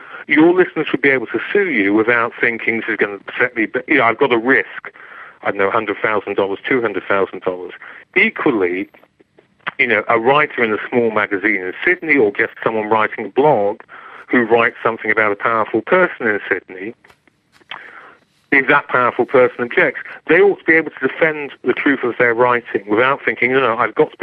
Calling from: London, United Kingdom; certainly in Britain, and I'm talking from London

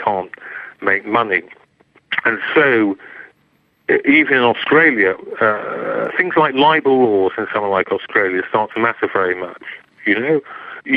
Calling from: London, United Kingdom; certainly in Britain, and I'm talking from London

